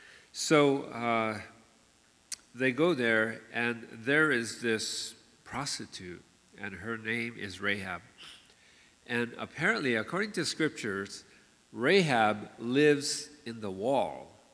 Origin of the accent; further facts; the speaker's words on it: Hawaii, United States; born there; yeah, I was born in Hawaii, but my background's Filipino, and now I live here, and I'm this hybrid person